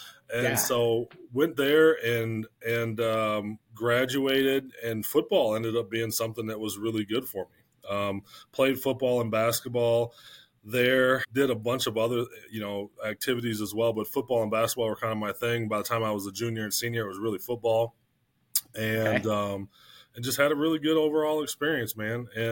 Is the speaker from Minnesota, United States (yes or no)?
yes; St. Paul, Minnesota, United States; You know, as far as, you know, personal background and where I came from, I grew up right in St. Paul.